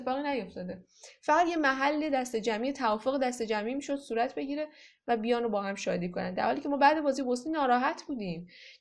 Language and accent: Persian; Mazandaran, Iran; چون ما مازندرانی هستیم و همیشه تو تیم ملی کشتی ما مازندرانی حضور دارن و کشتی اتفاق ویژه است تو مازندران